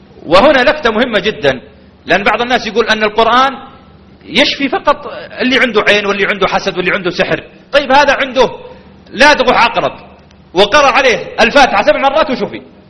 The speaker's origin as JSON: {"language": "Arabic", "town": "Riyadh", "region": "Riyadh Province", "country": "Saudi Arabia", "said": "ومن المعلوم أن عندنا في الرياض"}